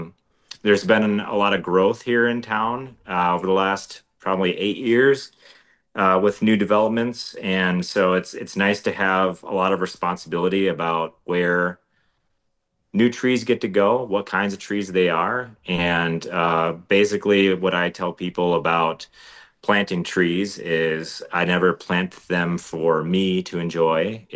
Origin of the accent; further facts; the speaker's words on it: Belleville, Wisconsin, United States; Yep. From Wisconsin. I'm from Belleville, which is where I live now. But grew up like just south of town. So technically it's a New Glarus address.